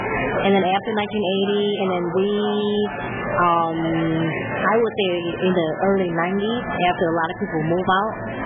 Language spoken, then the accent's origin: English; Saginaw, Michigan, United States; I grew up in Saginaw, went to high school in Saginaw, went to college in Saginaw.